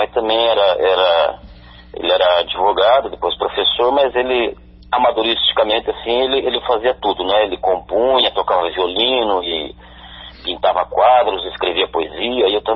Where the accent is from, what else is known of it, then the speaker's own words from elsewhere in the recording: Curitiba, Paraná, Brazil; also born or lived in Marialva; eu fui criado em Curitiba, na verdade eu nasci em Marialva, no interior do Paraná, mas fui bem novinho, fui com 6 anos de idade, já fui morar em Curitiba.